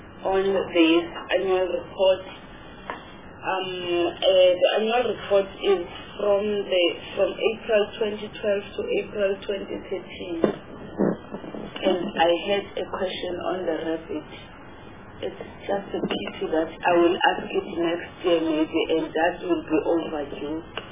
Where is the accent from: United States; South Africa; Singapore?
South Africa; it's not satisfying me as a South African.